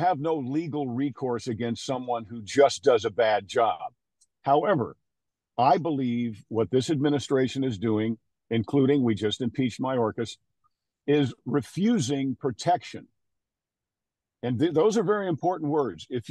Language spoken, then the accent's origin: English; New York, United States; I'm from New York. I am impulsive.